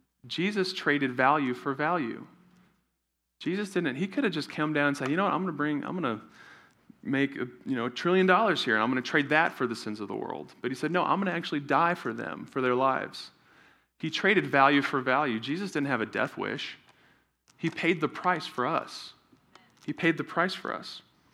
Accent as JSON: {"language": "English", "country": "New Zealand", "tie": "born or raised there", "said": "when I was growing up in New Zealand, I played high school rugby"}